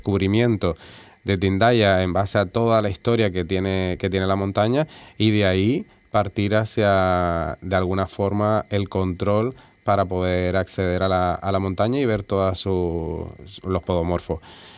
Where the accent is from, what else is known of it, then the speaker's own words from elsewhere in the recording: Fuerteventura, Canary Islands, Spain; es verdad que yo me he visitado todas las islas del archipiélago, pero siendo majorero, tengo una especial sensibilidad por la isla de Fuerteventura